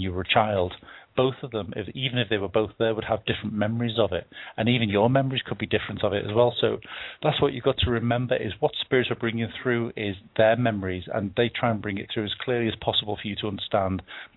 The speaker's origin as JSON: {"language": "English", "town": "Liverpool", "region": "North West England", "country": "United Kingdom", "tie": "born or raised there", "said": "it's shot in my hometown of Liverpool."}